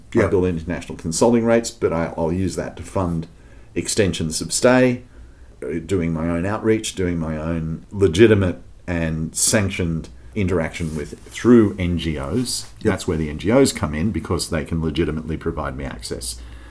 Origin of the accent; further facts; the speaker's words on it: Australia; And being an Australian, I learned about our history.